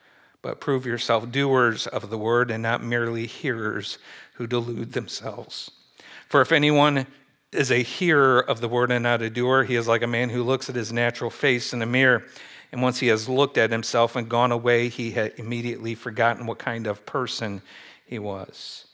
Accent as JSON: {"language": "English", "region": "Midwest", "country": "United States", "tie": "born or raised there", "said": "I certainly have growing up in the Midwest."}